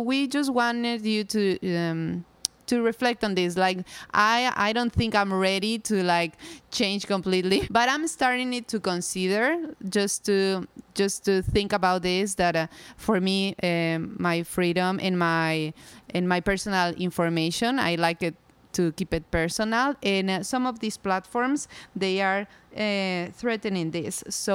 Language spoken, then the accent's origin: English; Ecuador; moved away as an adult; now in Hawaii, United States; I'm from Ecuador, but I'm currently living here in Hawaii. I moved here last year